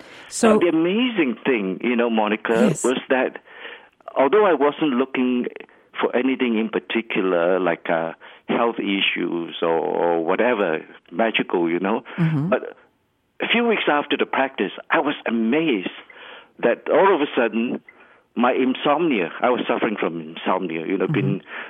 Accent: Malaysia; moved away as an adult; also born or lived in Australia; now in United States; Well, I grew up in Malaysia, and of course went to school there, and then I went to University of Western Australia, where I did my undergraduate, and after that, I came over to Berkeley

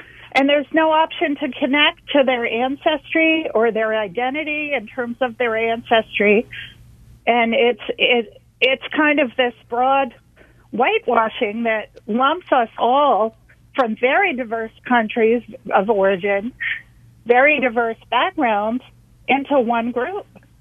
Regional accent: New Jersey, United States; I'm white. I'm Italian-American, English, Scottish, Dutch. I grew up in New Jersey. And I'm living here, and I'm raising a child of color here.

